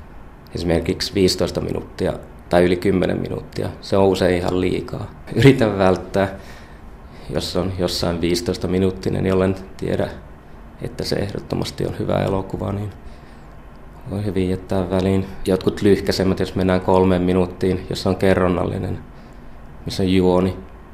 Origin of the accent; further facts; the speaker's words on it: Nakkila, Satakunta, Finland; Mä oon kotoisin Nakkilasta.